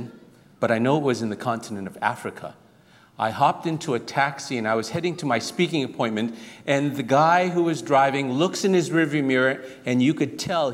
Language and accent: English; Singapore; born there; I was born in Singapore.